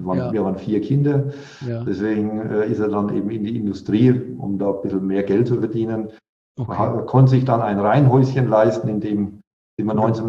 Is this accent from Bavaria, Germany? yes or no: yes; Haßfurt, Bavaria, Germany; born there; accent: Franconian; Das ist bei uns in Franken, das Als und Wie bringen wir alle durcheinander. Konsonanten brauchen wir auch keine.